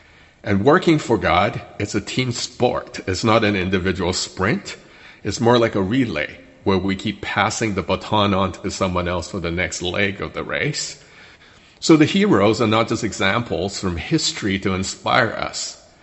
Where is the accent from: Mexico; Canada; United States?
Canada; which is very uncomfortable to read as a Canadian